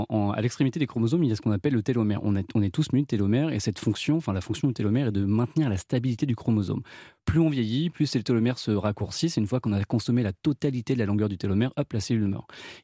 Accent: Normandy, France; je suis normand, mes grands-parents sont normands comme mes parents.

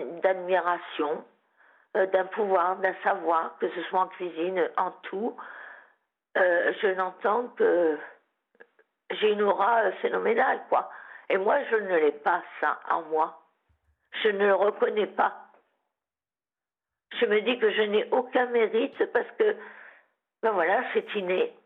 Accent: Occitanie, France; je suis de l'Occitanie, du sud-ouest.

